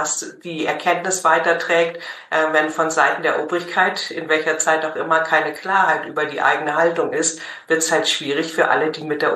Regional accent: Hamburg, Germany; born there; Meine Eltern kommen aus Schleswig-Holstein, aber geboren bin ich tatsächlich in Hamburg.

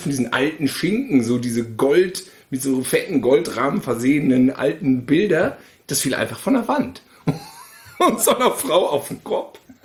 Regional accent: North Rhine-Westphalia, Germany; das ist so als Westfale.

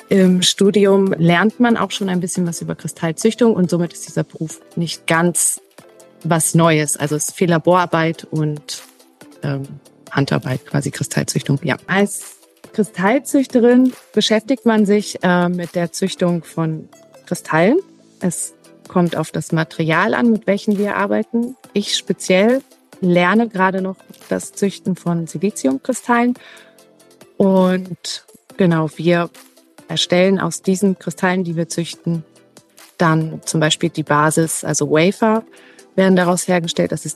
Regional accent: Berlin, Germany; Ich komme aus Berlin.

